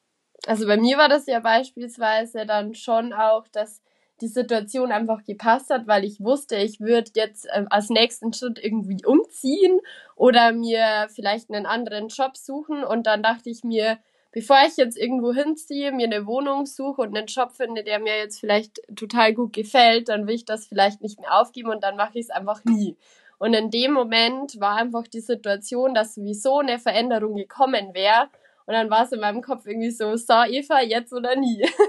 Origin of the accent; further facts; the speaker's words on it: Germany; dass es als Deutscher tatsächlich sehr, sehr einfach ist, ein Visum zu bekommen für Australien